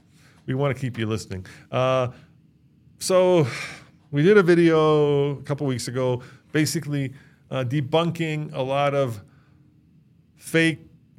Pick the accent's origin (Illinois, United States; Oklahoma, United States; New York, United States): Illinois, United States; as you know, Caterpillar is out of Peoria, Illinois, my home state.